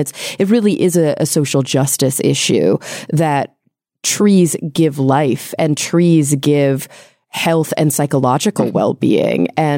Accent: Texas, United States; now in Los Angeles, United States; it's not my native city. I grew up in Texas, but it is now my home and I think will be for quite a long time.

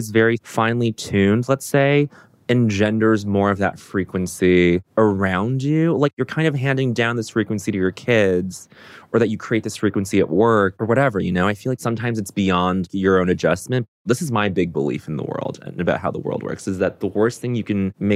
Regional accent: Aurora, Colorado, United States; I grew up in Aurora, Colorado, suburb outside of Denver.

